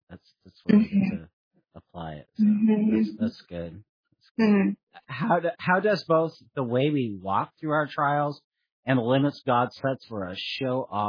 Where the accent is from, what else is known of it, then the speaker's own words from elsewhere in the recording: California, United States; now in Oregon, United States; being Californian now here in Oregon.